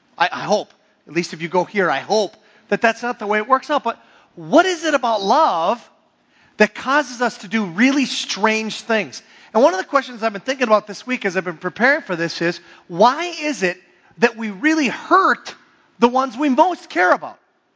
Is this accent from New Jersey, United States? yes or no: no; Hibbing, Minnesota, United States; growing up in Hibbing, Mother's Day was always a nice day, but it also was a little bit reminiscent.